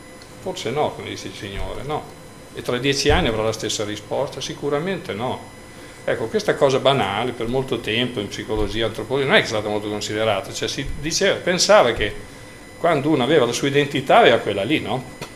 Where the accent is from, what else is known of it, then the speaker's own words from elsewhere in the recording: Sassuolo, Emilia-Romagna, Italy; sono originario di Sassuolo e sono un emigrante perché abito in provincia di Reggio Emilia.